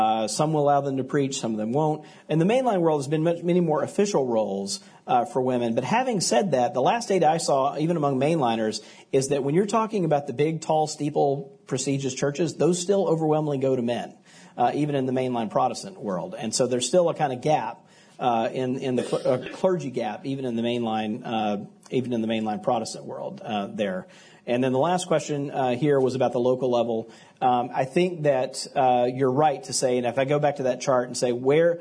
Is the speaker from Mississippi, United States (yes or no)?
yes; Mississippi, United States; take my home state, like white evangelicals in Mississippi 4 decades ago